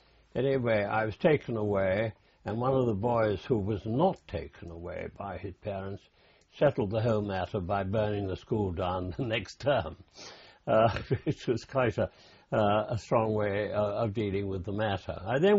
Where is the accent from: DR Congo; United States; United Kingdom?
United Kingdom; London; born there; I was born in London.